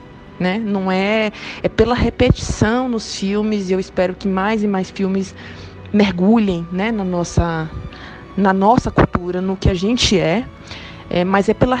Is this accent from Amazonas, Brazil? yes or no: no; Bahia, Brazil; now in São Paulo, Brazil; Eu sou baiana, apesar de morar em São Paulo